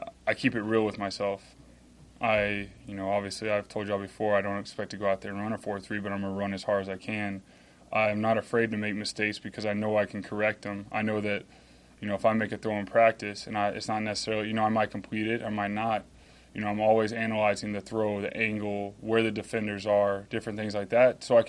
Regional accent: Texas, United States; I grew up in Texas, the Alamo Dome. We played several times, Alamo Bowl.

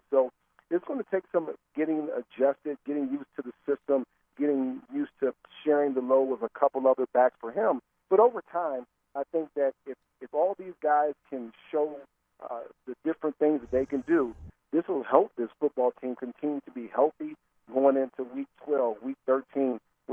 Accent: District of Columbia, United States; And it felt even better for me because I'm from the Washington, D.C. area. So for me, it was a homecoming of sorts

